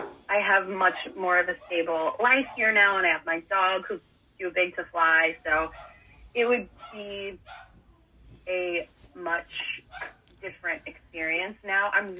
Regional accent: Kansas, United States; We're from Kansas, but kind of live everywhere now.

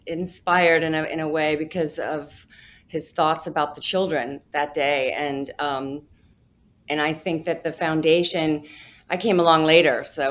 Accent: Minneapolis, Minnesota, United States; also born or lived in Los Angeles / New York; I'm from the Midwest. I'm from Minneapolis, Minnesota.

